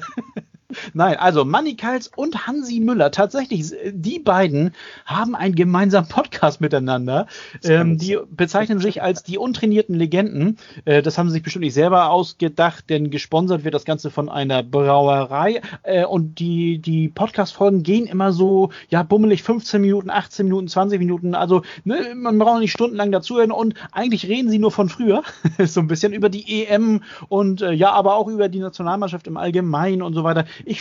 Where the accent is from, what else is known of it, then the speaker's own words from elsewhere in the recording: Hamburg, Germany; Ich bin Hamburger Jung. Ich bin in Hamburg-Eppendorf geboren.